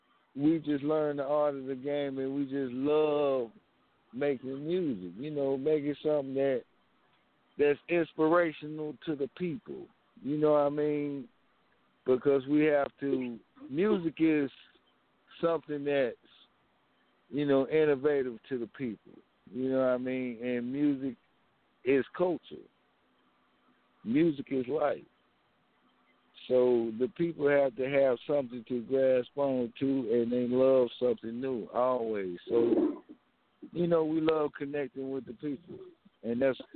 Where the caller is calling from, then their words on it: Charlotte, North Carolina, United States; Charlotte, North Carolina.